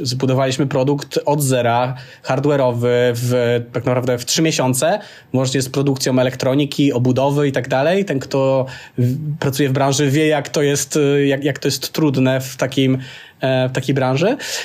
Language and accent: Polish; Silesian Voivodeship, Poland; Pochodzę z małej miejscowości w okolicach Żywca i tam się wychowałem